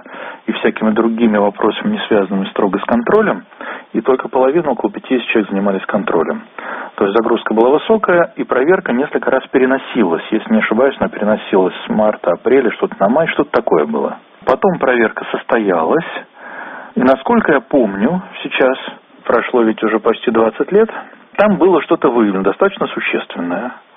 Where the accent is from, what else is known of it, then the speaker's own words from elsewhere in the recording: Saint Petersburg, Russia; что я вроде как питерский